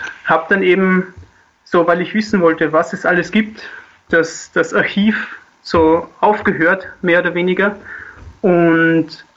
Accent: Styria, Austria; Aus der Obersteiermark in der Nähe von Knittelfeld.

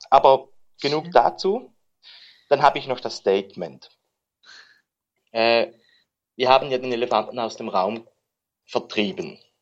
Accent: Switzerland; accent: Swiss German; Nein, sagt ja, Schweizerdeutsch oder lieber meinen lächerlichen Dialekt?

